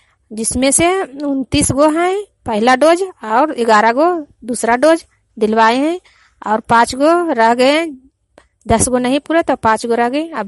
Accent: Hegnapura, Bihar, India; ग्राम हेगनपुरा, प्रखंड नूरसराय, मैं ललंदा जिला की निवासी हूँ।

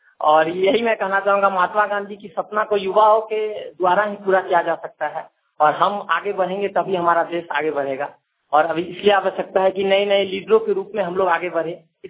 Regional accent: Dumka, Jharkhand, India; मैं सिपाह दुमका का निवासी हूँ और एलएन एकेडमी दुमका में मैं शिक्षण कार्यक्रम कर रहा हूँ।

